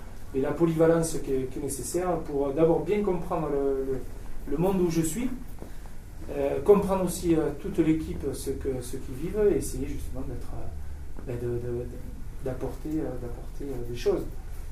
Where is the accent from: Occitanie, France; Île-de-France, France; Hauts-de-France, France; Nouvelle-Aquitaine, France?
Occitanie, France; Bagnères-de-Bigorre; moved away; Je suis natif de Bagnères-de-Bigorre. Je suis un haut-pyrénéen. Ouais, je sais. Haut-pyrénéen avant tout.